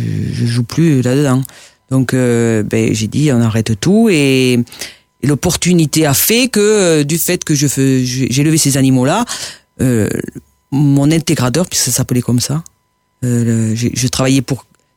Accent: Rodez, Occitanie, France; born there; Je suis né à Rodez.

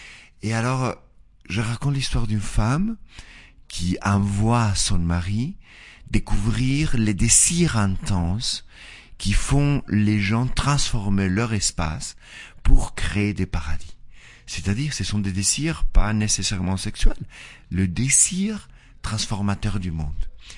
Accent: northern Mexico, Mexico; French is a second language; je venais du nord du Mexique et j'ai vécu au centre, mais après j'ai migré encore au nord

